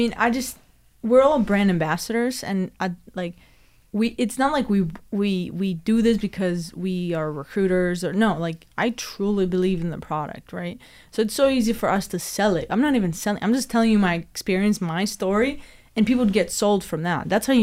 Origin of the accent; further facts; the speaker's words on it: Greece; English is a second language; moved away; that's my entire city in Greece. When I grew up in Greece, you know?